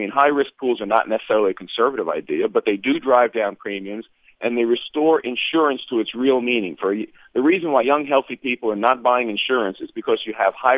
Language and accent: English; Maryland, United States; I'm from Maryland.